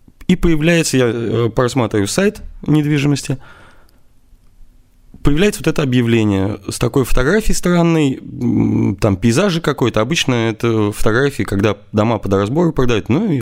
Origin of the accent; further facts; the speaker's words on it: Kinel, Samara Oblast, Russia; В Кинеле, это мой родной город, я его люблю по-своему